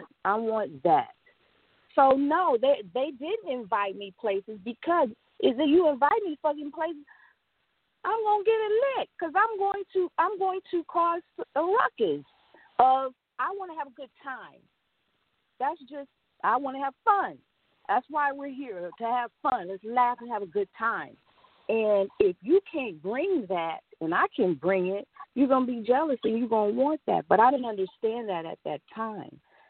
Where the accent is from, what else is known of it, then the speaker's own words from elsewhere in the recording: San Francisco, California, United States; We're from San Francisco and not Oakland.